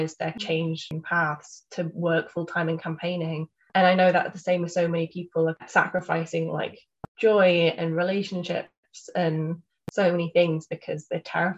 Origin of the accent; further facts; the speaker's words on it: Wales, United Kingdom; I grew up in Pembrokeshire, which is very coastal Welsh county. I grew up within 5 minutes drive of the beach.